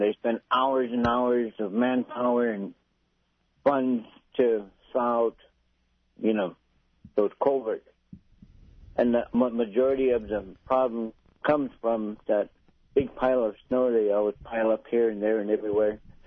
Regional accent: Bethel, Alaska, United States; now in Anchorage, United States; since I'm living here in Anchorage, I had to call that 729-1800 and request a provider since I'm from Bethel.

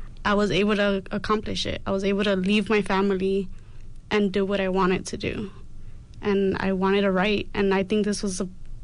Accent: Inglewood, California, United States; being a Chicana, and having difficulties coming from where I come from. I'm from Inglewood, and it's being gentrified, it's being torn down

